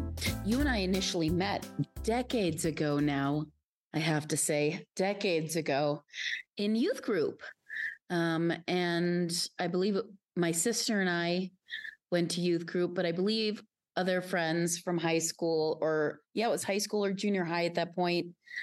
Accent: Batavia, Illinois, United States; I was from Batavia

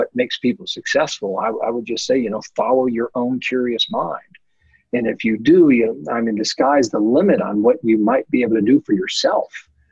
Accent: Midwest, United States; I'm from the Midwest. I have a common mind

